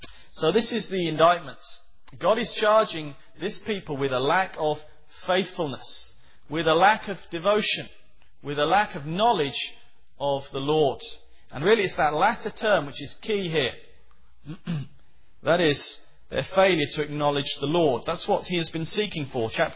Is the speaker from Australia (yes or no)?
no; England, United Kingdom; As an Englishman I can say this, but you even see this here in your own land, don't you?